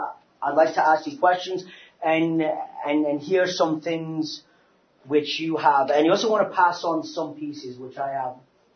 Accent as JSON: {"language": "English", "region": "England", "country": "United Kingdom", "said": "I'm from England. I like tea."}